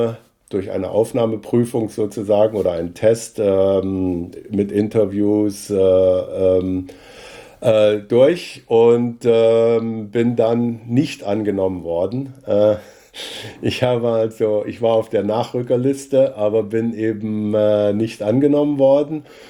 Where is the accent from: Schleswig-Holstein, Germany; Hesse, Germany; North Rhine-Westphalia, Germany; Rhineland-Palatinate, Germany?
Hesse, Germany; Ich bin in der Nähe von Kassel geboren und bin dort auf einem Bauernhof aufgewachsen.